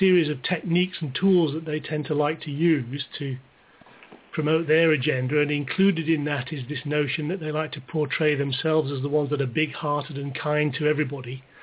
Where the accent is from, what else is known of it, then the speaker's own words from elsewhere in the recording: England, United Kingdom; I'm English. I was born here and lived here for most of my life. I've lived some brief periods in other countries